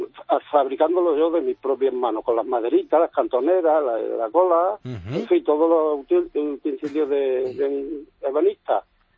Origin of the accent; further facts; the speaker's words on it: Seville, Andalusia, Spain; Yo he criado mi familia, mis uh-huh. dos hijos y tal, allí en Andalucía. Yo soy de Sevilla